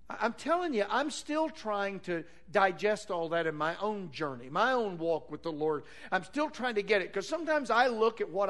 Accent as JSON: {"language": "English", "town": "Van Buren", "country": "United States", "tie": "born or raised there", "said": "When I grew up in Van Buren"}